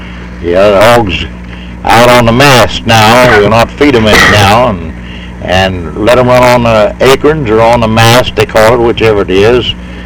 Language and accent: English; Decatur, Arkansas, United States; I was born in Arkansas, in Benton County. I'd say about 3 miles west of Decatur, Arkansas.